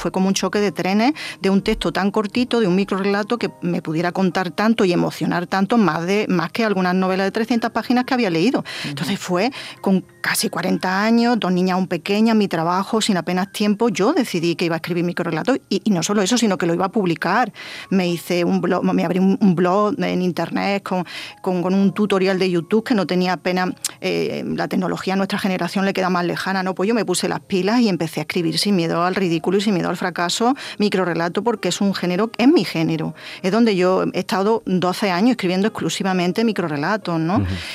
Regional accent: Jaén, Andalusia, Spain; Porque es un homenaje a Jaén, un homenaje a mi tierra, ¿no?

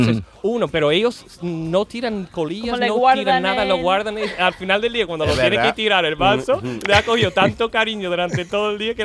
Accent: Spain; Demasiado buenos somos los españoles.

